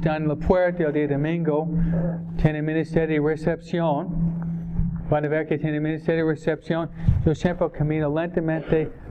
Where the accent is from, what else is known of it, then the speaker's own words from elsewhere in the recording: New York, United States; Yo soy de Nueva York, ¿no?